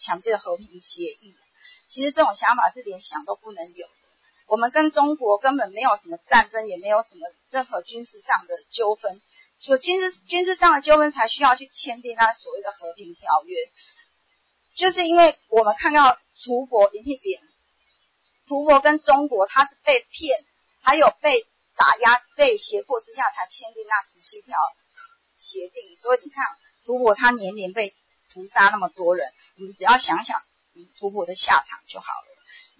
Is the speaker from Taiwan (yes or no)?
yes; Taiwan